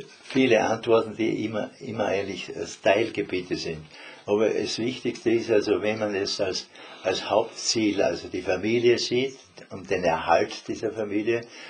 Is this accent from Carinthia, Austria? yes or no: no; Styria, Austria; born there; Ich bin als gebürtiger Obersteirer Felsen und steile Wände gewohnt